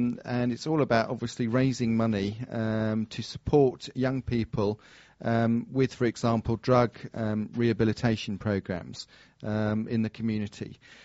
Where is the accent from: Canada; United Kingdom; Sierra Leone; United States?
United Kingdom; Fleet, South East England; I grew up in Hampshire, down in Fleet